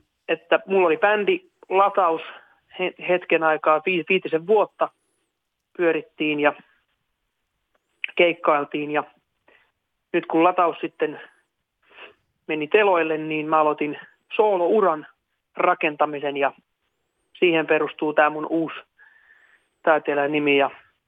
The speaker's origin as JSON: {"language": "Finnish", "town": "Tampere", "region": "Pirkanmaa", "country": "Finland", "said": "No mä oon tamperelainen muusikko, lauleja, lauluntekijä."}